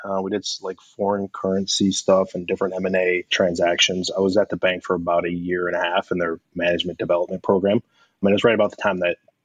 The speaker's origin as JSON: {"language": "English", "town": "Minneapolis", "region": "Minnesota", "country": "United States", "tie": "born there", "also_born_or_lived": "New Jersey / New York", "lives_now": "Chicago, United States", "said": "No, I ended up in Chicago. I was born in Minneapolis, St. Paul, Minneapolis area. Yeah. And we moved around a little bit as a kid, Jersey, New York."}